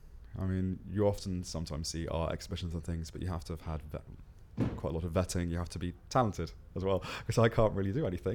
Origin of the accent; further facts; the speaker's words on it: South West England, United Kingdom; now in London, United Kingdom; I'm recently 24 and I come from Devon, southwest of England.